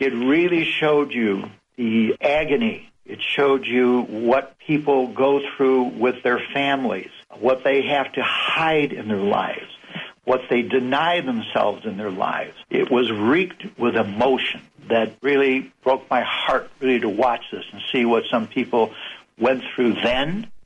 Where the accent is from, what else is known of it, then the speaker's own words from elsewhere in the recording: Chicago, Illinois, United States; I was raised in Chicago in an Italian neighborhood with Italians.